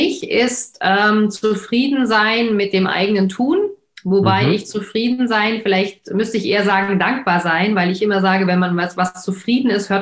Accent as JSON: {"language": "German", "town": "Frankfurt", "region": "Hesse", "country": "Germany", "said": "Ich komme ja aus Frankfurt, Nied, da kann man nach Höchst drüber laufen"}